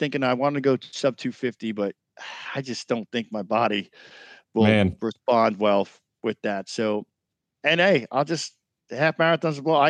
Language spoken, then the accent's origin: English; New York City, New York, United States; And New York was special because I grew up in New York and I grew up around the marathon.